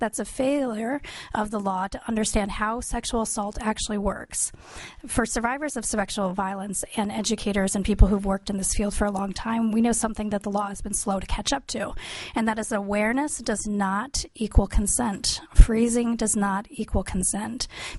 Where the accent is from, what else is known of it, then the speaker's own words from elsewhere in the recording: Chitina, Alaska, United States; now in Juneau, United States; I'm a resident here in Juneau. my family's from Agegeg Village. I was raised in Chitna. I've been living here in Juneau for 13 years now.